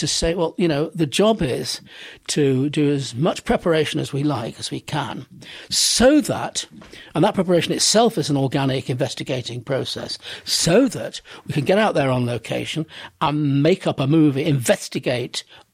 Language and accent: English; Manchester, North West England, United Kingdom; I grew up in Manchester in a very unartistic environment